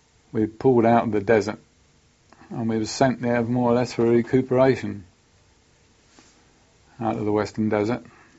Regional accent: United Kingdom; naturally, being a British squaddy, the old British soldier was always short of money.

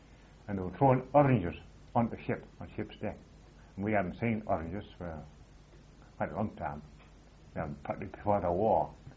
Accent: England, United Kingdom; Of course, naturally, we come from England.

